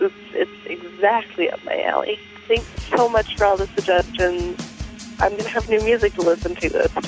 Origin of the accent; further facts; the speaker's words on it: Pittsburgh, Pennsylvania, United States; I'm from Pittsburgh.